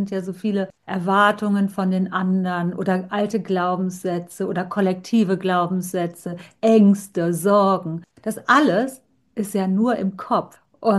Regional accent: Germany; Ich bin Halbinderin. Ich hatte einen indischen Vater und eine deutsche Mutter. Ich bin hier in Deutschland geboren, lebe hier immer, war halt nur öfter zu Besuch in Indien.

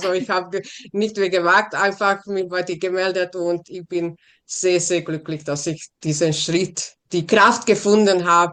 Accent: Salzburg, Austria; Und ich komme aus Salzburg

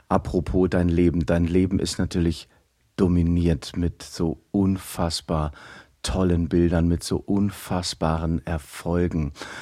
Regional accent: Aachen, North Rhine-Westphalia, Germany; born there; Ich bin hier in Aachen geboren.

